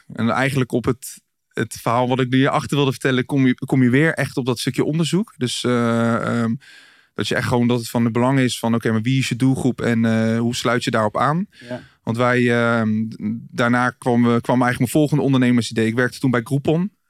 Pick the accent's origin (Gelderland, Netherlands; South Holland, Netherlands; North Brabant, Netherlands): South Holland, Netherlands; The Hague; Ja, dus ik kom uit Den Haag. Zal je waarschijnlijk ook wel horen.